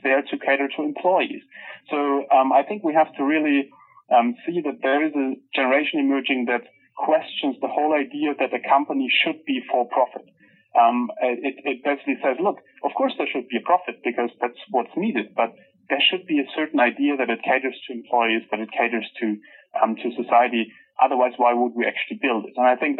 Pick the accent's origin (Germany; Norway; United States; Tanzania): Germany; I'm from Germany, so I've seen the German models.